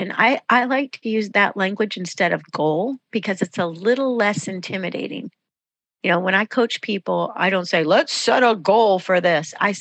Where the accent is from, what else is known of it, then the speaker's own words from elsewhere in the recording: North Carolina, United States; Here's what we say in North Carolina, because I'm from North Carolina.